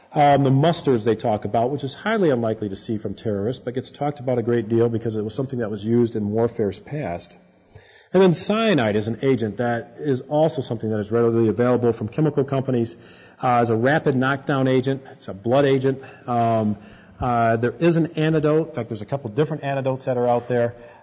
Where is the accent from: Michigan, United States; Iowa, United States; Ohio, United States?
Michigan, United States; I come from Michigan, and Michigan State has a large veterinary school